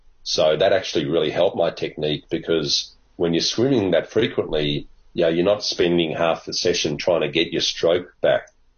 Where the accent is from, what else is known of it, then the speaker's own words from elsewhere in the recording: England, United Kingdom; born there; I was born in England.